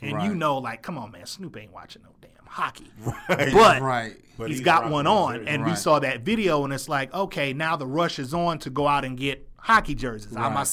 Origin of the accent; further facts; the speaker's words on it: New York, United States; Now, mind you, I grew up in New York watching hockey.